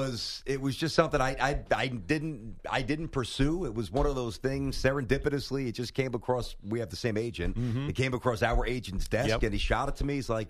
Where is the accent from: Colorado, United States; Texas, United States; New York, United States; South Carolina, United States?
New York, United States; And even though I grew up in New York, I've always had an affinity for the outdoors, wildlife.